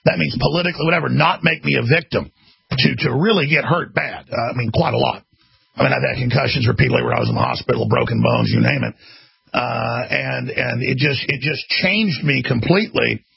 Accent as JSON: {"language": "English", "town": "Dallas", "region": "Texas", "country": "United States", "tie": "born or raised there", "said": "the best thing ever happened to me growing up in Dallas was it was kind of like the end of the 50s type stuff."}